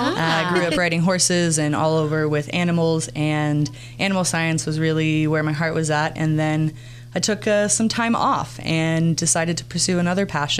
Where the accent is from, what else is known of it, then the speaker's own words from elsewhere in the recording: Texas, United States; I grew up in Texas